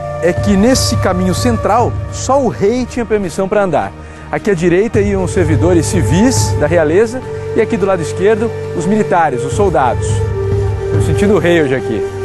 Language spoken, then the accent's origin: Portuguese; São Paulo, Brazil; eu sou de São Paulo também.